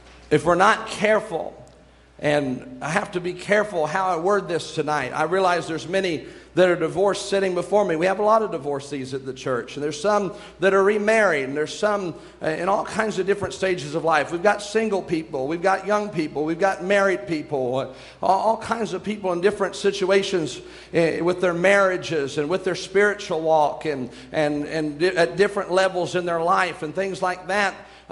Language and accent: English; United States; I'm from the United States. We shake hands here.